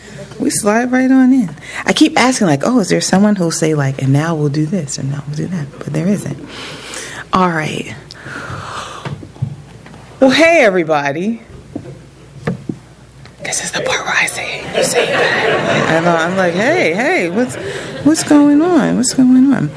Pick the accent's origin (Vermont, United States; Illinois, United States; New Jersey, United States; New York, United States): New Jersey, United States; Newark; And I eventually went to community college back in New Jersey. I'm from Newark, New Jersey.